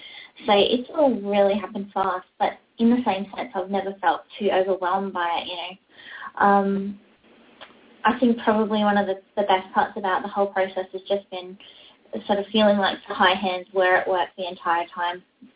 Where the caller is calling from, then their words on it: Los Angeles, California, United States; Yes, I'm calling from Los Angeles today.